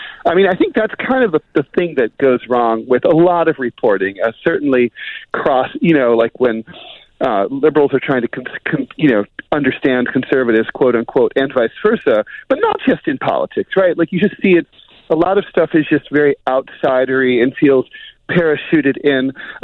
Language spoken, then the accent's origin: English; Dayton, Ohio, United States; in my hometown of Dayton, Ohio, at the Heavy Metal Church of Jesus